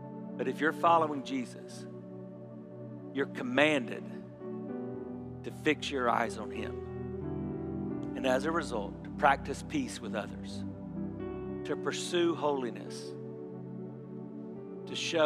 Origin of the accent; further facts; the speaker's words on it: South Carolina, United States; when there was an evil, demonic church shooting in my home state in Charleston, South Carolina